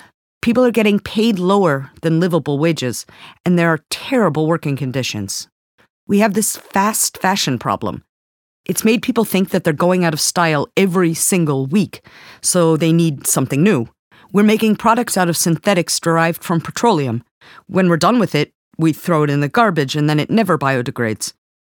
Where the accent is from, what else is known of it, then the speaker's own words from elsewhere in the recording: North Vancouver, British Columbia, Canada; I grew up in the North Shore, surrounded by mountains.